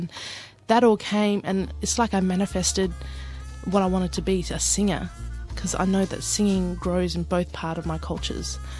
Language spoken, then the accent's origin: English; Ceduna, South Australia, Australia; I'm originally from Sejuna, South Australia, and my dad is Aboriginal Greek and my mum's Aboriginal. And yeah, my family's, well, my Greek family are from Rhodes Island.